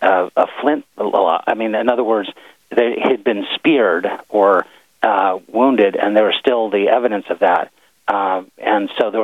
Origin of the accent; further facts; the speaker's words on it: Washington, United States; in the Columbia River, in my home state of Washington